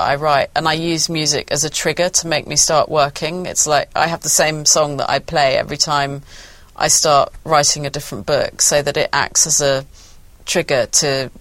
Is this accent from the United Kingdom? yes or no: yes; East of England, United Kingdom; from all these punk bands that I'd seen growing up in Norfolk